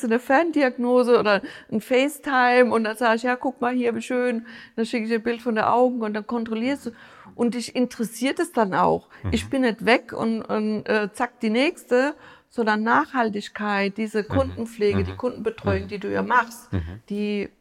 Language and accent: German; Rhineland-Palatinate, Germany; Wir sind ja Pfälzer, wir sehen ja sowieso alles ein bisschen mit mehr Humor als alle anderen.